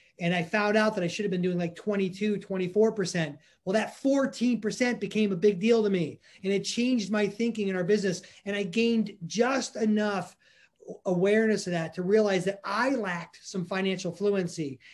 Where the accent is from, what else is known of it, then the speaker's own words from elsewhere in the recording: Ohio, United States; So I'm from Ohio.